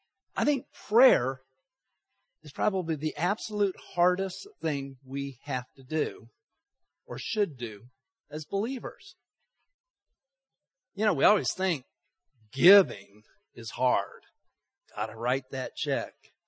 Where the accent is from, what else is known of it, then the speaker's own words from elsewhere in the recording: Texas, United States; I'm an American. I'm a Texan. I live in the city of Texarkana, Texas.